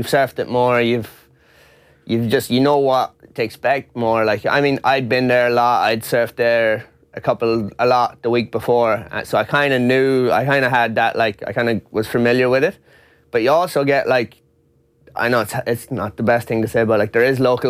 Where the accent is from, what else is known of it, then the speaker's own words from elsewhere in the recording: Sligo, County Sligo, Ireland; Yeah, I lived in Sligo Town. I grew up in Sligo Town, but I now live in Strandhill. I moved out beside the beach, so that's where I grew up.